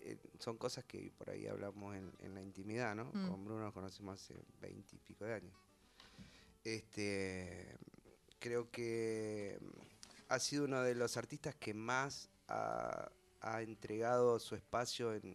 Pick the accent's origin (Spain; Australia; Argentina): Argentina; Bayauca, Buenos Aires Province; born there; yo nací en Bayauca, provincia de Buenos Aires.